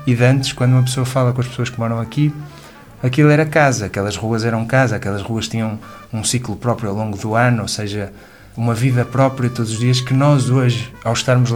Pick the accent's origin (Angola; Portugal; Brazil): Portugal; já nestes contextos existe imensa burocracia, como somos portugueses